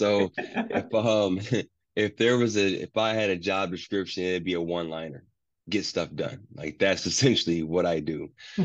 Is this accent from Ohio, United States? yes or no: yes; Ohio, United States; moved away as an adult; now in Florida, United States; I grew up in Ohio, but I became a man in Florida.